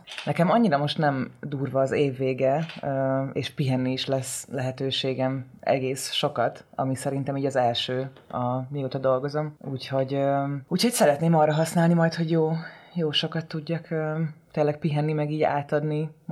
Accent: Borsod-Abaúj-Zemplén, Hungary; now in Budapest, Hungary; de én nem Budapesten nőttem föl, hanem Borsod megyében

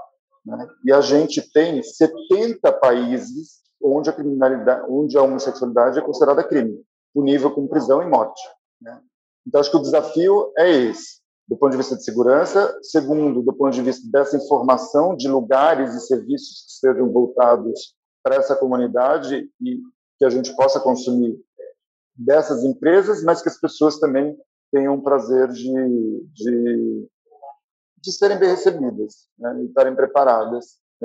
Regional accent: São Paulo, Brazil; Eu sou paulista, eu tenho família de origem nordestina, então eu não sou um paulistano clássico

